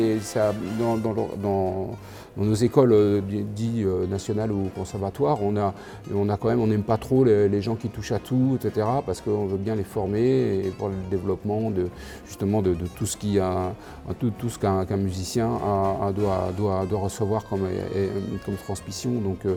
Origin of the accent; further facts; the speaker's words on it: Brittany, France; J'ai fait pas mal de bals populaires, des mariages quand j'étais enfant en Bretagne.